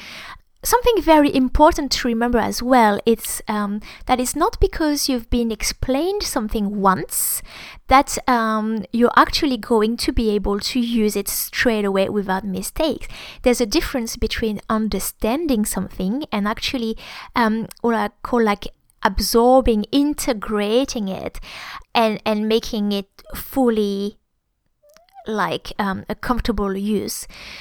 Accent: France; accent: French; English is a second language; it's actually the same for me when I speak English with my French accent

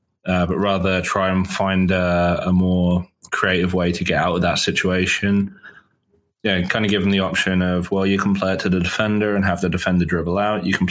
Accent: Luton, East of England, United Kingdom; Well, as my accent gives away, I'm foreign, so I was naturally born holding a soccer ball. Lifelong fan of the game, big fan of my hometown team in England, Luton Town

